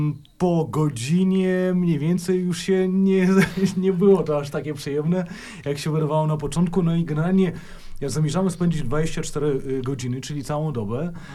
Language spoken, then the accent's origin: Polish; Vilnius, Vilnius County, Lithuania; Jestem dziennikarzem radiowym z Wilna.